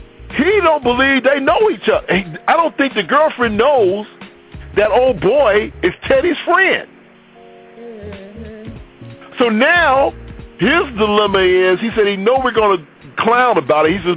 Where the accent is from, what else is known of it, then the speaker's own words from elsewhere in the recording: Cairo, Illinois, United States; born there; I was born in Cairo, Illinois. I know where Mounds is.